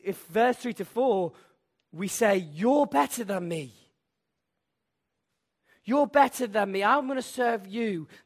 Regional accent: Wales, United Kingdom; Now, I grew up in North Wales, and what a lovely place it was.

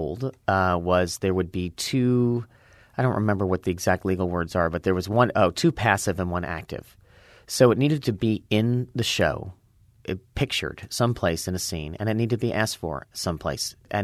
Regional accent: Los Angeles, California, United States; born or raised there

